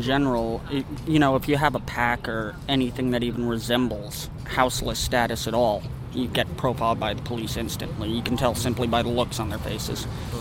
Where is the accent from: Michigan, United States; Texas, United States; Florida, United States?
Florida, United States; I came in from Florida.